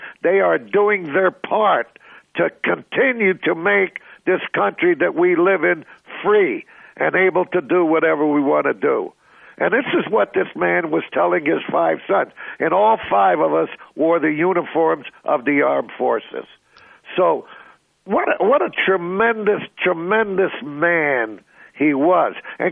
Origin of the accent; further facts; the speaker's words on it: Norristown, Pennsylvania, United States; born there; I was born in Norristown, Pennsylvania.